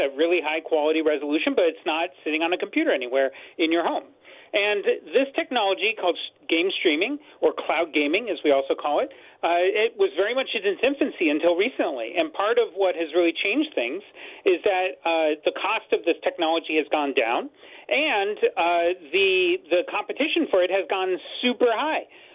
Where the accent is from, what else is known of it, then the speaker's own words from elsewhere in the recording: California, United States; moved away; I mean, I come from Silicon Valley, which famously has terrible internet, shockingly.